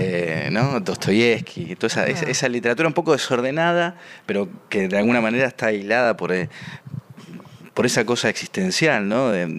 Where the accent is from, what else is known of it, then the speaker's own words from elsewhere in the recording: Buenos Aires, Argentina; born there; Yo nací acá en Buenos Aires.